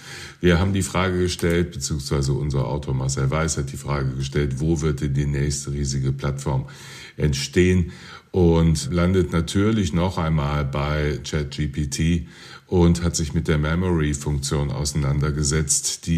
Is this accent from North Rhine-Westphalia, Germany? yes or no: no; Berlin, Germany; als Berliner